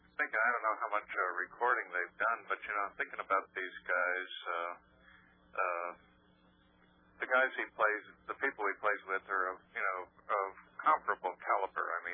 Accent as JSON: {"language": "English", "region": "Florida", "country": "United States", "tie": "born or raised there", "said": "And this guy he learned drums in my hometown in Florida in like the 50s when he was a kid."}